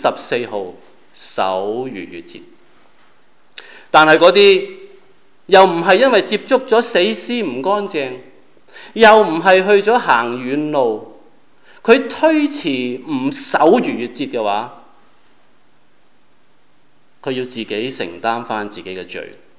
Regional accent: China; 跟我們中國人的新年是不同。

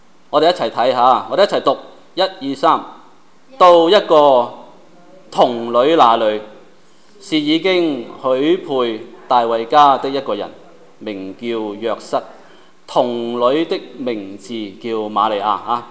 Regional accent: China; 这件是世界性的事，是跟我们中国人有关系的，所以我们重温一点中国人的历史

